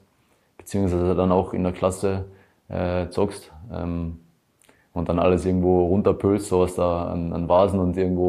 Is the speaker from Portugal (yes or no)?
no; Tyrol, Austria; accent: Tyrolean; und auch in Tirol, wo ich herkomme, da redet man viele verschiedene Dialekte auch und wenn ich dann in meinem Dialekt da rede, verstehe mich selbst manchmal die Leute da vor Ort nicht, also in Tirol.